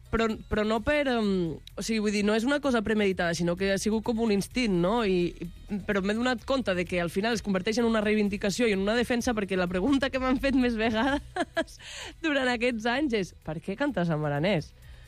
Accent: Catalonia, Spain; jo he après a llegir, a escriure, a parlar en aranès, és la meva llengua, no? Mm-hmm. La meva llengua materna és el català, però ma mare parla català, ella és de Vilanova i la Geltrú, un pare és aranès.

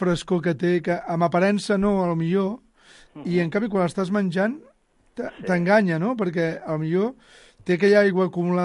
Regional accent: Barcelona, Catalonia, Spain; jo anava molt al mercat del meu barri de Barcelona.

